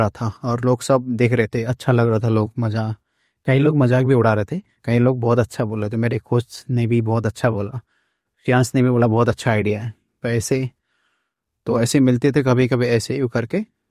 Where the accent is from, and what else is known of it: Uttarakhand, India; now in Mumbai, India